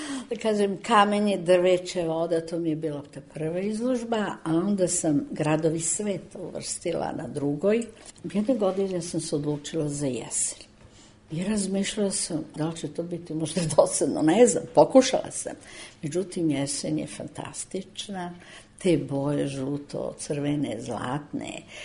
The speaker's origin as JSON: {"language": "Serbian", "region": "Belgrade", "country": "Serbia", "tie": "born or raised there", "said": "Moj rodni grad Beograd."}